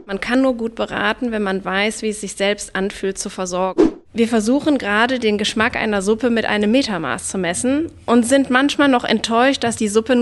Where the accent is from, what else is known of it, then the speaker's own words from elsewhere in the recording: Aachen, North Rhine-Westphalia, Germany; Ich bin ganz früh in meinem Leben nach Aachen gekommen. Ich bin gebürtige Aachenerin. Ich bin im Luisenhospital damals geboren.